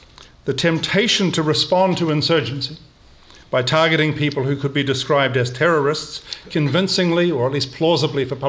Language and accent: English; New Zealand; I'm a New Zealander, I'm from British stock.